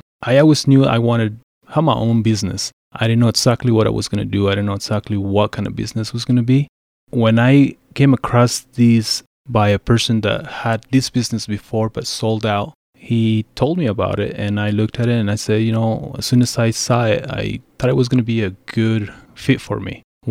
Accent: Juarez, Chihuahua, Mexico; also born or lived in Texas; now in San Luis Valley, United States; Well, I'm originally from Juarez, Mexico.

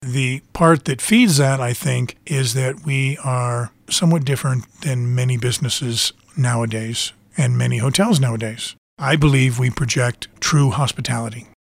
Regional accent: Ohio, United States; born there; moved away as an adult; Originally born in Ohio, but left many years ago and have been all across the country.

